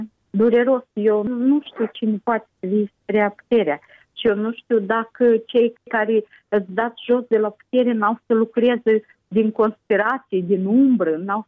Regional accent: Moldova; suntem moldoveni

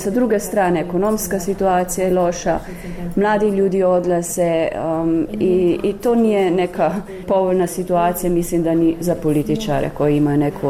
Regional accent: Slovenia; Croatian is a second language; Ja dolazim iz Slovenije. U Sloveniji imali smo veliki entuzijazam ispred prije dolaska u Evropsku uniju i naravno nakon.

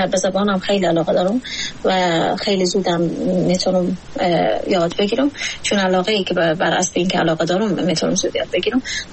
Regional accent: Afghanistan; ما همه ما افغانستانی ها در شرایطی بزرگ شدیم که فقر اقتصادی داریم

